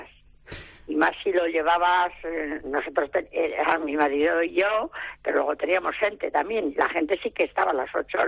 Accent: Maestu, Basque Country, Spain; yo soy de la montaña, soy de Maestu, pero la Rioja Alavesa a mí siempre me tira.

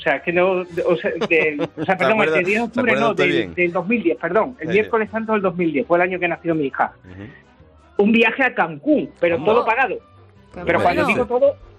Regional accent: Villafranca de los Barros, Extremadura, Spain; Yo soy de Villafranca de los Barros, me tuve que desplazar a Badajoz porque era el local concertado.

